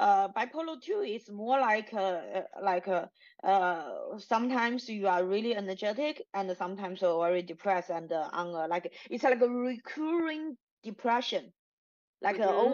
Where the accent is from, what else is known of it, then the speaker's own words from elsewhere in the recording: China; which I don't have because I come from China.